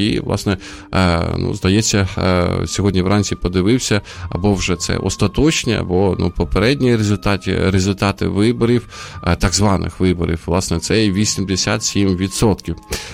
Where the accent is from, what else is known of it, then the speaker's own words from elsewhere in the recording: Sumy, Sumy Oblast, Ukraine; now in Kyiv, Ukraine; повернувся із Сум, це моє рідне місто